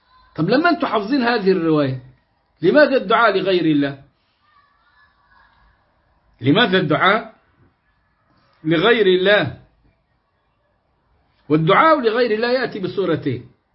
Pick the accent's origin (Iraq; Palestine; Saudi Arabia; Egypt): Egypt; Upper Egypt; تروح تقول يا بدوي يا عدوي، عندنا في الصعيد يا قناوي يا رفاعي يا دسوقي.